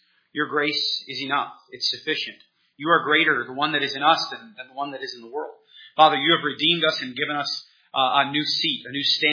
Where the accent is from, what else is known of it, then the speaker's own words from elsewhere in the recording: Napa, California, United States; Yeah, I grew up in Napa. That is the wine capital of the world.